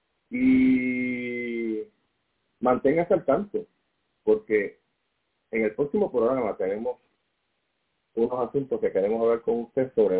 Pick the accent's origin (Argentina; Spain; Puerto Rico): Puerto Rico; Nosotros como buenos puertorriqueños